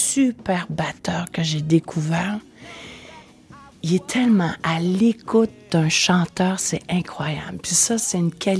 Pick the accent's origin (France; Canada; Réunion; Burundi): Canada; Montreal, Quebec; il y a maintenant des Français chez nous à Montréal, au Québec.